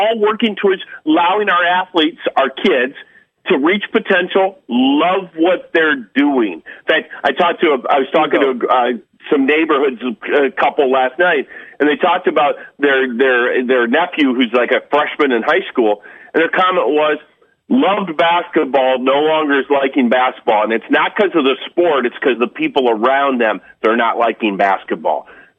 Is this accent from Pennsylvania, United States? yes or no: no; Michigan, United States; Real quick on me, I grew up in Michigan. I was fortunate enough to grow up in a small town and play every sport there was known.